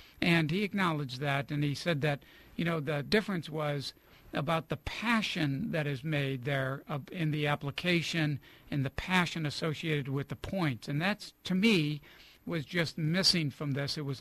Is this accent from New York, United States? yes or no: yes; New York, United States; I'm from New York, you know, so I'm like, okay, point taken.